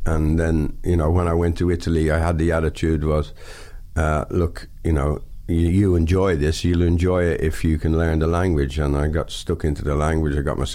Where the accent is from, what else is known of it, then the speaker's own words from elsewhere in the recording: Ireland; And, you know, I don't do heat. Being Irish, white skin, I don't do the heat very well.